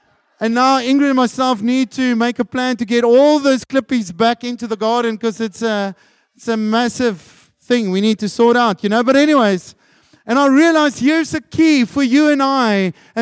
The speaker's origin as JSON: {"language": "English", "country": "South Africa", "first_language": "Afrikaans", "second_language": "English", "said": "As you can hear, I'm actually Afrikaans."}